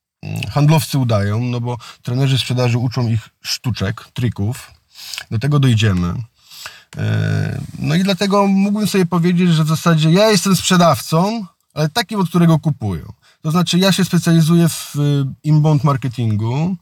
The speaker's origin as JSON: {"language": "Polish", "region": "Pomeranian Voivodeship", "country": "Poland", "said": "bo to ja jestem spod Gdańska, a samochód odbierałem w Warszawie."}